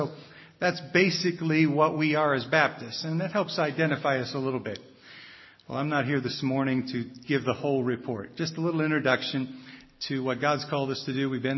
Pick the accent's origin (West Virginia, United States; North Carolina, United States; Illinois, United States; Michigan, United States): Michigan, United States; St. Joseph; I'm from the St. Joe, Michigan area, which is this side of the state, not the Detroit side.